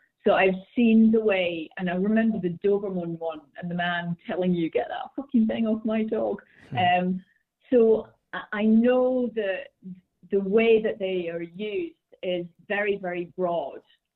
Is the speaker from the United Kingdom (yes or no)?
yes; Scotland, United Kingdom; I'm Scottish.